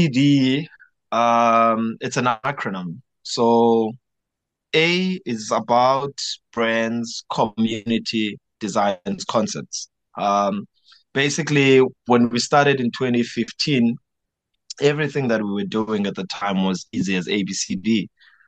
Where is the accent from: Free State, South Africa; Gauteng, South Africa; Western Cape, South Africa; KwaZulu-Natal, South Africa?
Western Cape, South Africa; Khayelitsha; a part of me growing up in Ekhayelitsha, where I was actively involved in sports.